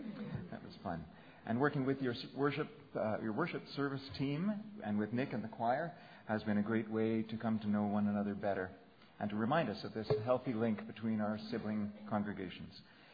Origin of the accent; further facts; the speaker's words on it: Winnipeg, Manitoba, Canada; also born or lived in Calgary; I grew up in Winnipeg and somehow never crossed paths with the Unitarians there. After moving to Calgary in 1999